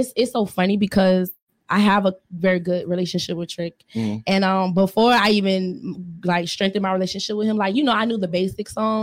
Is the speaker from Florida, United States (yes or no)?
yes; Tampa, Florida, United States; That 81 trigger. I'm from Tampa, Florida.